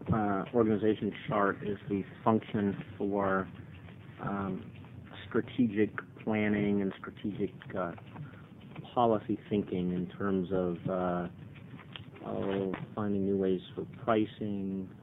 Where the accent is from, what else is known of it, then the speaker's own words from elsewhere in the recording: Beaverton, Oregon, United States; I come from Beaverton, and we our transportation problems are extremely different.